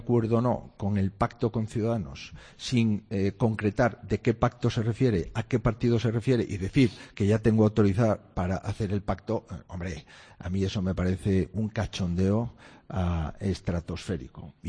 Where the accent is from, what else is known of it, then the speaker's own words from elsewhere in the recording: Galicia, Spain; Yo soy gallego